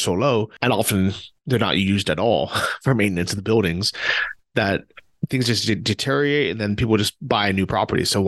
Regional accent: California, United States; moved away; I started to appreciate the snow, which is something that I never thought I would growing up in California.

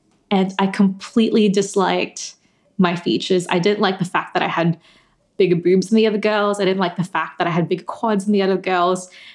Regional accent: Philippines; born there; So I was born in the Philippines. I'm currently 26 years old. I was born in 1995.

